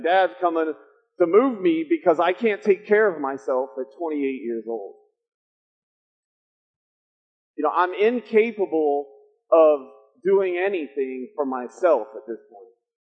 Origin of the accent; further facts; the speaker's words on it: Indianapolis, Indiana, United States; I went to a really a prep school in Indianapolis, where I'm from. I'm from Indianapolis.